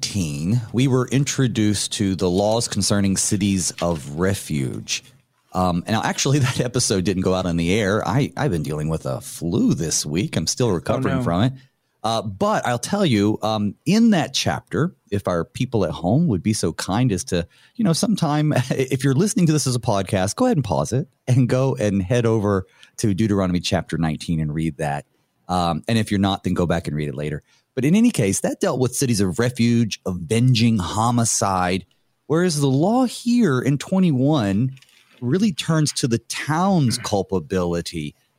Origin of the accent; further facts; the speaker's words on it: North Carolina, United States; now in Minnesota, United States; in Havelock, North Carolina, my home state.